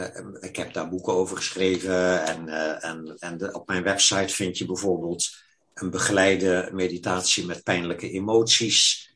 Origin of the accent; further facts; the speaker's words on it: Zeeland, Netherlands; Ik ben van West-Zeeuws-Vlaanderen, maar dat is West-Vlaanderen, hè?